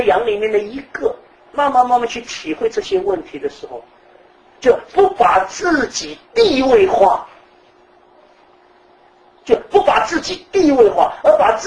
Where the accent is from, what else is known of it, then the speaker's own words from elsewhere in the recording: China; now in United States; 我们中国人到美国来就很清楚了哈。